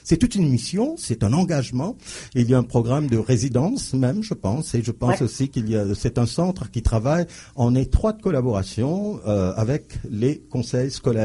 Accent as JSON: {"language": "French", "region": "Ontario", "country": "Canada", "said": "mais quand on dit qu'on vient de l'Ontario, oh, c'est un choc."}